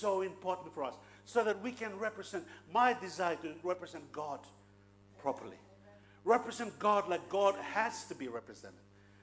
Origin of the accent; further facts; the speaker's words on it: Bougainville, Papua New Guinea; And it's you know, Bougainville, we're the darkest of Papua New Guinea.